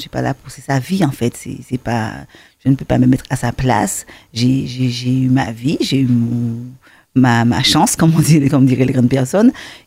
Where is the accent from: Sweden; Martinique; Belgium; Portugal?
Martinique; Sainte-Marie; also born or lived in Paris, France; je suis de Sainte-Marie, hein, donc tu penses bien que je suis du bastion du folklore antillais. Et donc, j'ai ça en moi, quoi, le côté antillais.